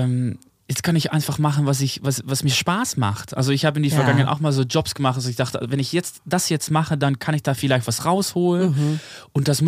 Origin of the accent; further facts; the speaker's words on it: southern Netherlands, Netherlands; German is a second language; now in Amsterdam, Netherlands; Aber ich komme ja aus dem Süden in Holland.